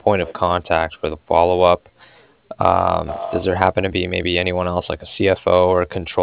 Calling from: Cardiff, Wales, United Kingdom; I was calling from Cardiff.

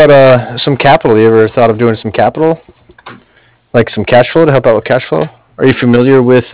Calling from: Cardiff, Wales, United Kingdom; Cardiff, Cardiff, like Frank

